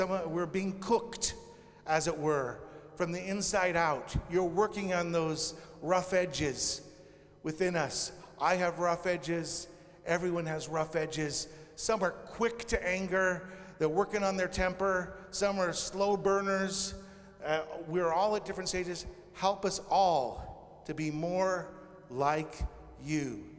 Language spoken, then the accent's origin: English; Washington, United States; moved away as an adult; also born or lived in Ventura, California; now in Scotland; I've been living in Scotland for the last 30-some-odd years, but I come from Washington State initially, and then I moved to Ventura, California